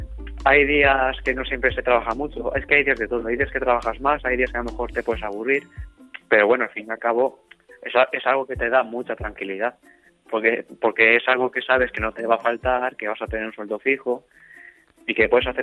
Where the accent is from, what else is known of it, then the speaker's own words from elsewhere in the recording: San Pablo de los Montes, Castilla-La Mancha, Spain; also born or lived in Toledo; Yo soy de un pueblo de Toledo que se llama San Pablo de los Montes y es ahí donde me he criado, aunque es verdad que yo nací en Toledo capital.